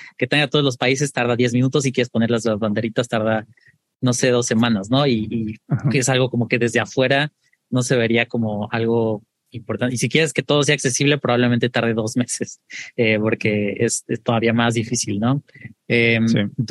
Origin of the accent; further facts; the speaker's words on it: Mexico City, Mexico; now in San Francisco, United States; vivo, soy de Ciudad de México, pero vivo en San Francisco